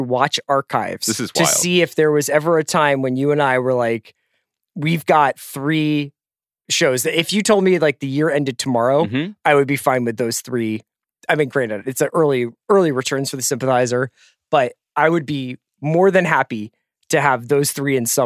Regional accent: United States; I'm an American.

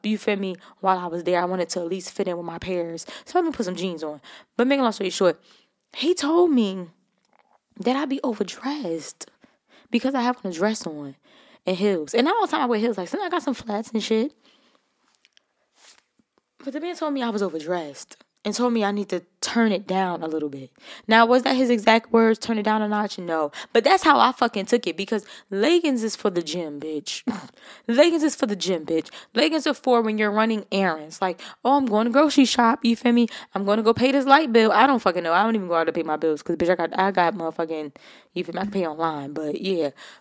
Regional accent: Newark, New Jersey, United States; accent: Baltimore; now in Baltimore, United States; Even though I'm from Jersey, I pick up a lot of accents, bitch. My accent is fucked up. I got a Baltimore accent a little bit, and I got a Jersey accent.

